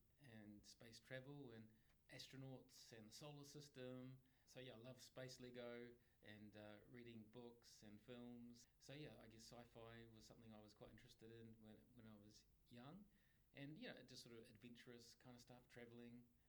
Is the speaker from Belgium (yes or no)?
no; Canterbury, New Zealand; Yeah, I'm a Cantabrian, basically raised not too far away from here.